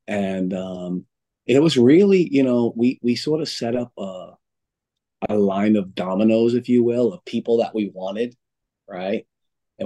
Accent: Boston, Massachusetts, United States; I'm from Boston.

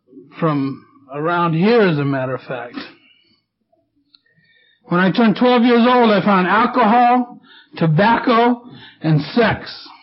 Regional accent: Vallejo, California, United States; I'm from Vallejo. We're tough.

